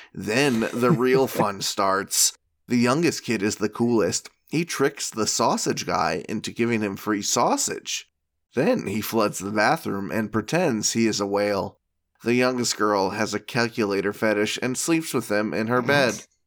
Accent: United States; As an American boy, I always pictured or heard Germany as a place where you could just show the boobies on the TV.

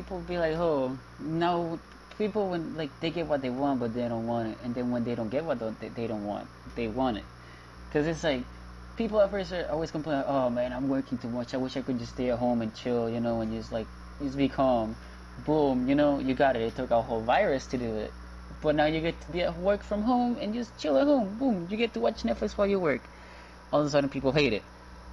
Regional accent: Puerto Rico; music from where I come from Puerto Rico, so Puerto Rican music

